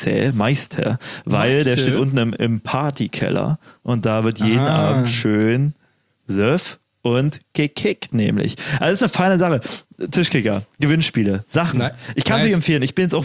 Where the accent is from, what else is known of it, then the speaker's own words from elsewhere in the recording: Cottbus, Brandenburg, Germany; now in Hamburg, Germany; Ich habe keine, so in einem Monat habe ich keine Wohnung mehr in Hamburg. Meine Heimat in Cottbus?